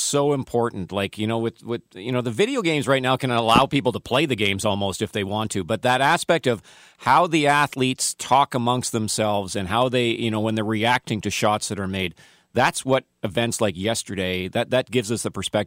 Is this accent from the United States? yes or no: no; Canada; but we're Canadian, so that never stops us from talking about hockey, right?